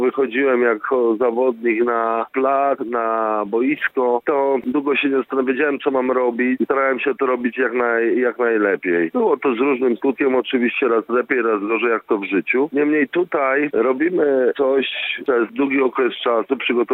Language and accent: Polish; Łódź, Łódź Voivodeship, Poland; Oczywiście pochodzę z Łodzi, jestem rdzennym łodzianinem i tam właśnie zacząłem pierwsze kroki w dorosłej siatkówce